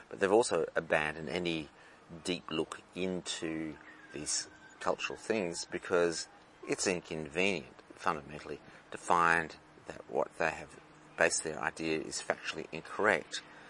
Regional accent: Australia; And so, as an Australian, you're going, let's have a look at that.

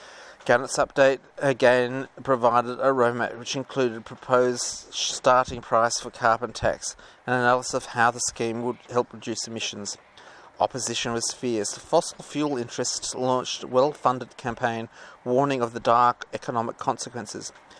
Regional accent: Perth, Western Australia, Australia; Across southern Australia, even in my hometown of Perth, you've got a wonderful combination of wind and solar

